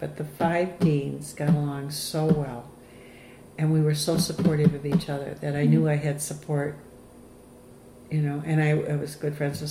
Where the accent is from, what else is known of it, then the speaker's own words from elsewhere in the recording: Chicago, Illinois, United States; I mean, I was raised in Chicago.